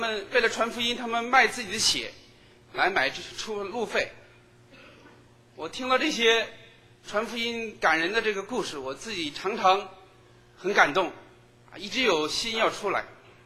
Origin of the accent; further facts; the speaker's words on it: Beijing, China; 我自己出生在北京，长在北京，记得我57年出生的时候